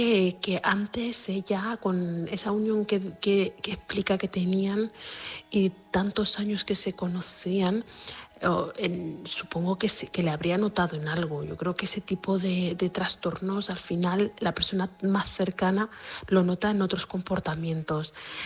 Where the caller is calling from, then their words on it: Seville, Andalusia, Spain; de Sevilla.